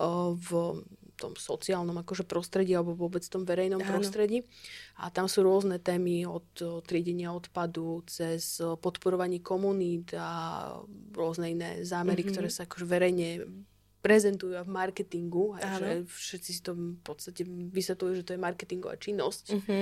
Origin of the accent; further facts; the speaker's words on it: Banská Bystrica Region, Slovakia; now in Bratislava, Slovakia; Ja som vyrastala na Horehroni a to je oblasť, kde ten život oproti tej Bratislave, kde som teraz, je taký kľudnejší.